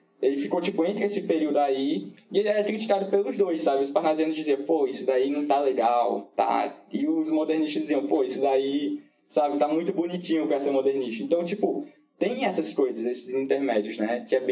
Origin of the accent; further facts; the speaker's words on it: Pernambuco, Brazil; Eu sou do interior de Pernambuco e eu estudava numa escola também que era do interior, né? Mas era um interior 90 quilômetros de onde eu morava, que é Garanhuns. Eu estudava na cidade de Garanhuns